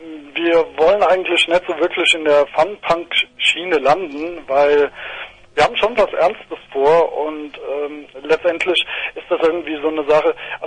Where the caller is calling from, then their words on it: Weiterstadt, Hesse, Germany; wir kommen aus Weiterstadt